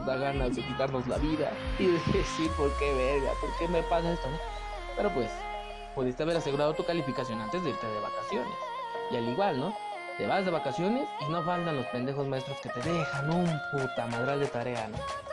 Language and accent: Spanish; Mexico; Porque como buen mexicano yo creo que serían capaces, y me uno, a irme a divertir primero